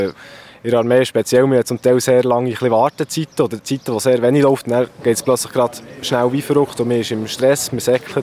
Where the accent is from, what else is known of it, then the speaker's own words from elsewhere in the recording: Zuzwil, Bern, Switzerland; Ich komme aus Zuzwil, bei Jägischdorf.